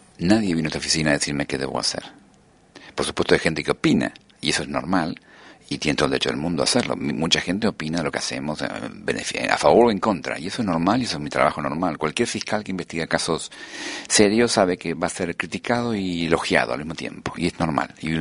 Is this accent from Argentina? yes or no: yes; Argentina; Yo soy argentino. En la Argentina vivimos de una dictadura militar.